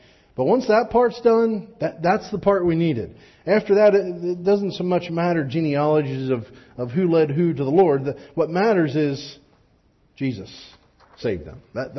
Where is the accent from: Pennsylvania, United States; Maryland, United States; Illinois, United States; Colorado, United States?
Pennsylvania, United States; I'm from Juniata County. And Perry County is very similar.